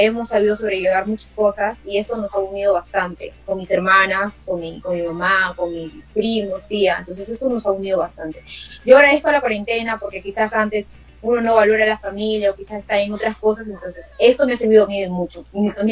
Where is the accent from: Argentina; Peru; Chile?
Peru; Entonces, nosotros somos peruanos, entonces estamos acostumbrados a lucharla.